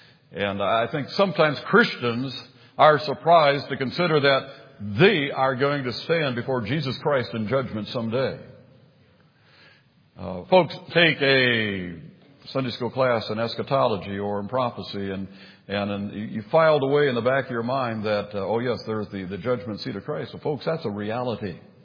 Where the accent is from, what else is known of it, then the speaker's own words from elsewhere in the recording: Duluth, Minnesota, United States; We are from Duluth, Minnesota, and the Chamber of Commerce doesn't advertise this, but Duluth, Minnesota is statistically the coldest city in the lower 48.